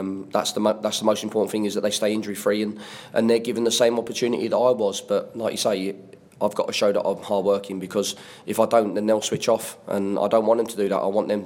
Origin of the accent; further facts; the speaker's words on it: Watford, East of England, United Kingdom; Watford, again, my hometown I grew up with.